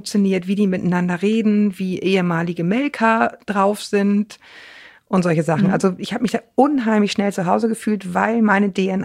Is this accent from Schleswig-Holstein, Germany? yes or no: yes; Schleswig-Holstein, Germany; ja, ich komme zwar aus Schleswig-Holstein, aber im Grunde weiß ich, wie die hier ticken.